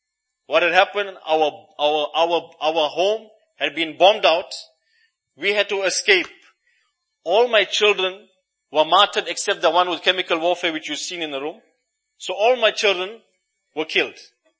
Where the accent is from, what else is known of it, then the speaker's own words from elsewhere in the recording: South Africa; We as South African Muslims have to make shukr to Allah subhanahu wa ta'ala for such ease, such easy conditions we are spending the month of Ramadan in.